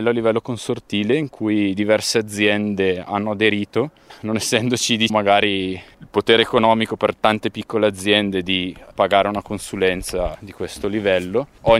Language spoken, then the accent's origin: Italian; Bergamo, Lombardy, Italy; Sono bergamasco, dopo gli studi e aver fatto un po' di esperienza in giro, ho avuto la possibilità casualmente di venire a lavorare qui in Valtellina come operaio di campagna